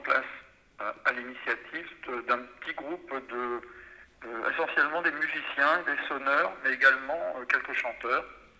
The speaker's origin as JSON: {"language": "French", "town": "Tréguier", "region": "Brittany", "country": "France", "tie": "born or raised there", "said": "Et je suis né en 1953 à Tréguier, dans une famille de cultivateurs, de petits cultivateurs. Mes parents tenaient une ferme, une petite ferme comme ça existait à l'époque, au bourg de Minier-Tréguier où j'ai vécu toute mon enfance. Dans un univers bretonnant"}